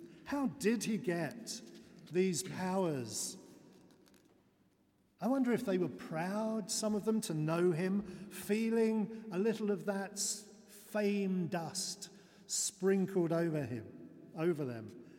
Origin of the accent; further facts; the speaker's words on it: London, United Kingdom; My hometown is in South London